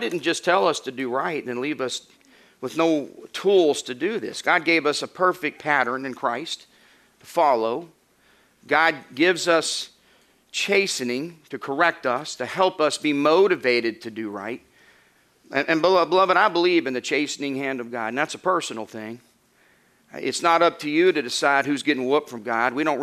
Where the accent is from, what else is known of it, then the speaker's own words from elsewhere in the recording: the South, United States; I'm from the South. We got whoopings.